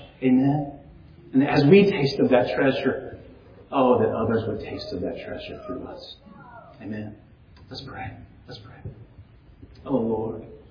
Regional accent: Texas, United States; also born or lived in Seguin / San Antonio; I'm from West Texas, and it's tumbleweeds. And then I moved to Seguin, and, you know, it's small trees. And then San Antonio, there's no trees, you know.

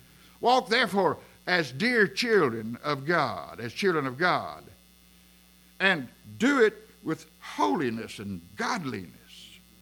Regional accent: England, United Kingdom; I don't do Greek. I'm English.

